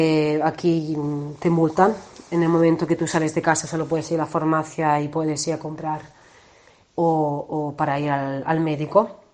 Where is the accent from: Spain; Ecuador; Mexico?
Spain; Viator, Andalusia; now in Italy; Sigo toda la noticia de mi país, de España, de Almería, de mi pueblo de Viator.